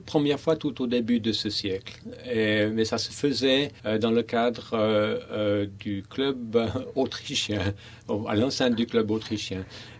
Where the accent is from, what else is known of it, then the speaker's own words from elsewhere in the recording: Switzerland; en ce qui nous concerne les Suisses romands, nous avons pris la légende de la fée Nérine, qui est une légende du village où j'ai grandi, à Lézin.